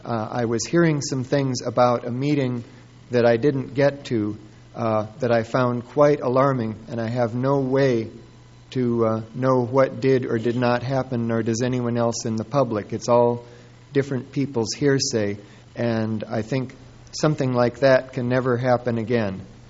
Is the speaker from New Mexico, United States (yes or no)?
no; Atascadero, California, United States; from Atascadero